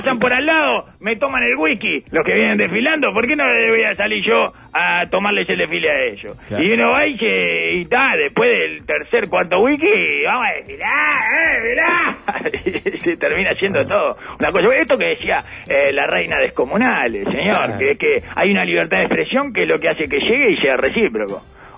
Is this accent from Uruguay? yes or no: yes; Uruguay; Como trabajadores uruguayos.